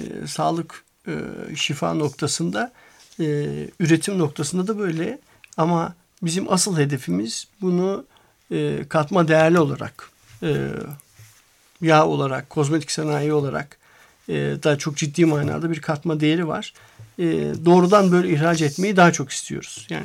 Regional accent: Afyonkarahisar, Turkey; Türkiye'de işte ben Afyonluyum

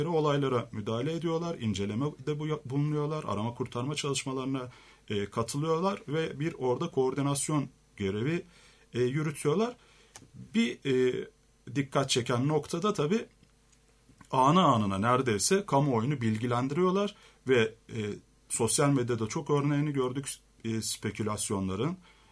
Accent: Harput, Elazığ, Turkey; Öncelikle ben Elazığlıyım aslen, Harputluyum.

